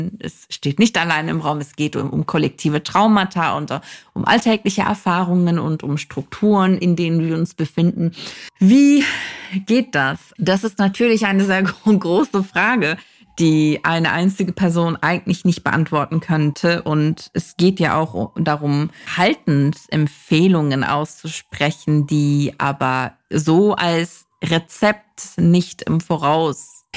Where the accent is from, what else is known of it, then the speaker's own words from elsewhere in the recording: Turkey; wenn ich sage, aus der Türkei, dann kommt, bist du Türkin? Und dann muss ich sowieso sagen, ich bin Kurdin.